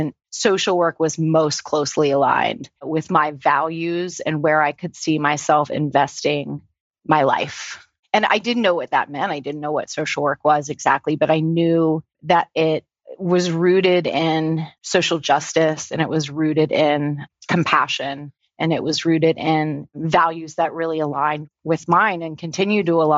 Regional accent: Blacksburg, Virginia, United States; So I grew up in Blacksburg. So, there is a college university there, but don't let that fool you. When people find out I grew up in Blacksburg, they go, oh, you're a local. It is mountainous. It is pretty blue collar

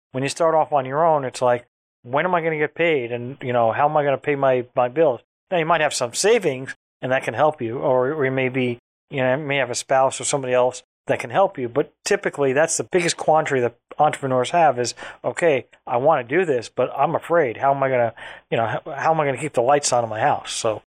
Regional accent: Roslyn, New York, United States; Well, I grew up in Long Island.

